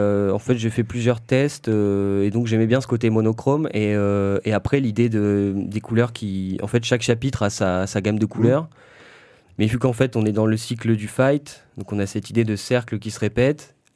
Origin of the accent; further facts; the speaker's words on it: Toulon, Provence-Alpes-Côte d'Azur, France; j'ai grandi à Toulon